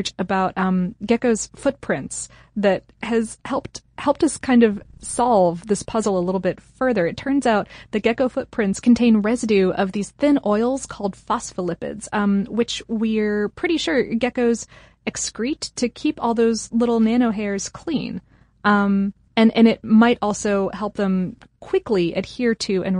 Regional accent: Akron, Ohio, United States; born there; I was born in Akron, so I needed to point it out.

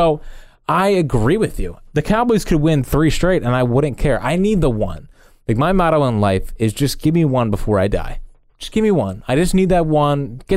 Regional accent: Sydney, New South Wales, Australia; First of all, I live, born and bred in Sydney, Australia

